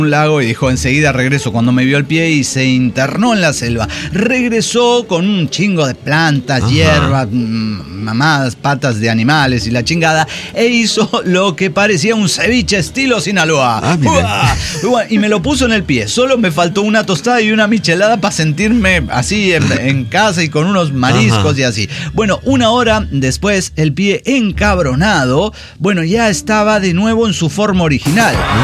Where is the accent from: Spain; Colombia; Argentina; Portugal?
Argentina; Villa Ángela, Chaco; Villa Ángela, provincia del Chaco, mi ciudad natal.